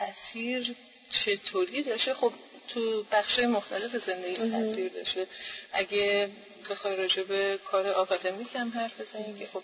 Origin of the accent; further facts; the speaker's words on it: Iran; moved away as an adult; now in California, United States; 17 ساله از ایران اومدم بیرون، تو کالیفرنیا زندگی میکنم، تمام 17 سالم کالیفرنیا بودم.